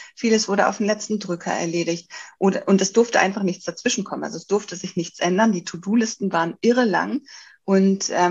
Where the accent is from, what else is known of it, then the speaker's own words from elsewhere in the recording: Bremen, Germany; now in Hamburg, Germany; Ich komme aus dem Umland von Bremen. Bin nach Hamburg gezogen.